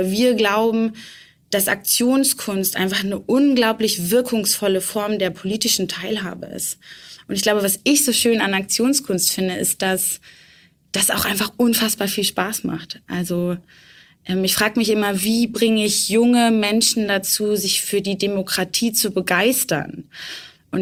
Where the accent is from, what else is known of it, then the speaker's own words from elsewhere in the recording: Bremen, Germany; 26 Jahre alt. Ich komme ursprünglich aus Bremen.